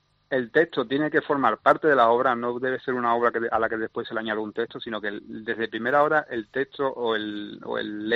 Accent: Seville, Andalusia, Spain; soy muy sevillano, soy muy cofrade, soy muy, como decimos aquí, muy jartible.

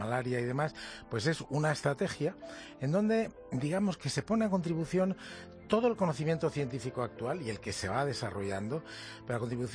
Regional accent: Carriches, Castilla-La Mancha, Spain; en la provincia de Toledo, en Carriches, en mi pueblo

